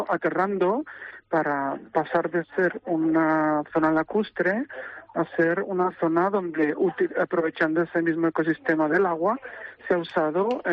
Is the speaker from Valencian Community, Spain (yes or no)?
yes; Valencian Community, Spain; forma una parte muy importante de nuestra identidad como valencianos